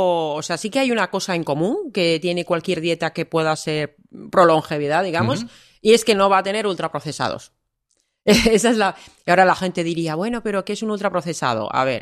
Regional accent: Finland; yo que soy de Finlandia, pues tenemos una serie de productos que aquí pues no son tan propios.

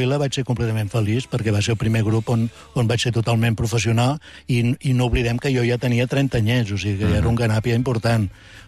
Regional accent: Vic, Catalonia, Spain; jo sóc de Vic, i fem el que podem.

